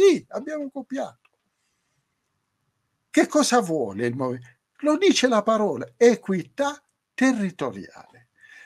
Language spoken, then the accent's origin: Italian; Matera, Basilicata, Italy; sono di Matera e quell'altro è di Udine